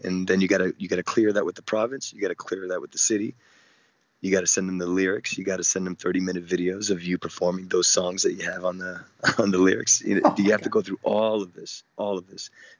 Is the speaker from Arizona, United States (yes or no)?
no; Florida, United States; also born or lived in Chicago; I come from Florida. I was born in Chicago and raised in Florida.